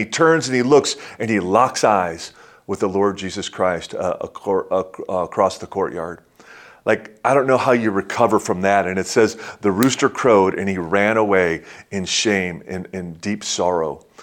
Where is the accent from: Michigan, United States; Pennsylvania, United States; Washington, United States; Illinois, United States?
Michigan, United States; Detroit; it was in 1987 in my hometown of Detroit